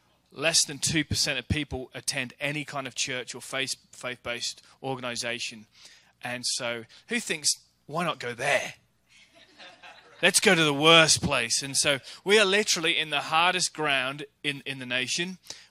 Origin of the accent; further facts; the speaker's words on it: Norwich, East of England, United Kingdom; also born or lived in United States; the church I grew up in Norwich, England